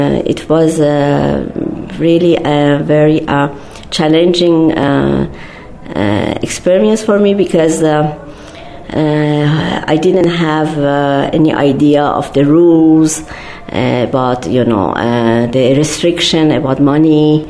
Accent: Iran; English is a second language; I'm Iranian and I'm not from Azerbaijan and I don't speak Azeri.

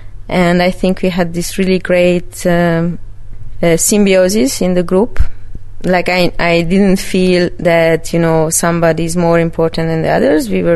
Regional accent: Budapest, Hungary; I am a big city girl. I'm coming from Budapest, and I had to learn how to heat a house

